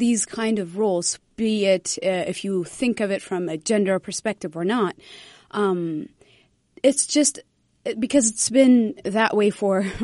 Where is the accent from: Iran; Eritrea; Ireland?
Eritrea; now in United States; So I've been in America for the past 7+ years. I'm originally from Eritrea.